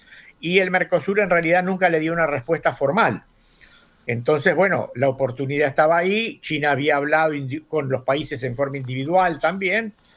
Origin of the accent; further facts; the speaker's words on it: Argentina; Yo soy argentino, vivo en la Argentina, etcétera, etcétera, pero la mitad de mi vida estuve afuera